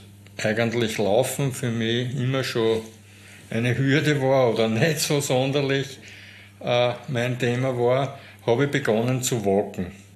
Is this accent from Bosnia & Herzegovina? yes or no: no; Vienna, Austria; now in Bottendorf, Austria; Ich bin 58 Jahre, bin gebürtiger Wiener, wohne jetzt seit 2000 in Bottendorf in Niederösterreich.